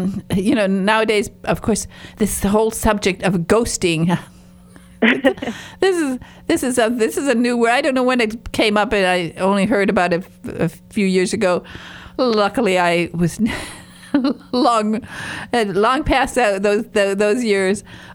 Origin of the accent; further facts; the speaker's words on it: Michigan, United States; I have a background Finnish American, and I'm from the Northern Michigan, and we talk a little bit funny, or people think we talk a little bit like this